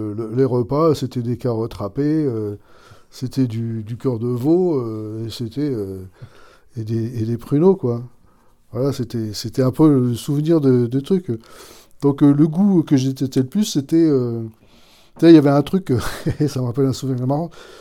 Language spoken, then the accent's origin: French; Paris, Île-de-France, France; j'ai grandi dans le 5e arrondissement. L'essentiellement de mes souvenirs d'enfance, c'était dans ce quartier-là, jusqu'à l'âge de 10 ans. Et après, c'était Place Cambronne, dans le 15e arrondissement.